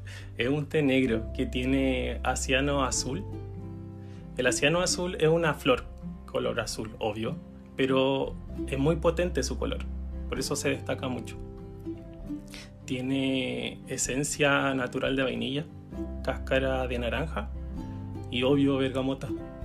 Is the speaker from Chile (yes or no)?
yes; Temuco, Araucanía, Chile; now in Santiago, Chile; en Temuco era peor en todo caso, porque había hasta olor a niña. Así que era la misma shit, o peor. Llevo ya 6 años y un par de meses en Santiago.